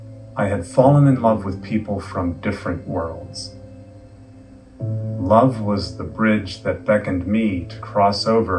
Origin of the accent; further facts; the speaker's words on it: Pittsburgh, Pennsylvania, United States; I grew up in Pittsburgh, a city with 446 bridges.